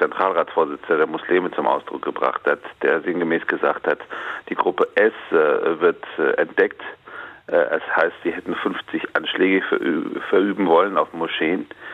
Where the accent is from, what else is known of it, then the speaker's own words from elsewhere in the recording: Frankfurt, Hesse, Germany; Ich trinke gerne einen Ebbelwoi als Frankfurter Bub und bin dennoch Moslem.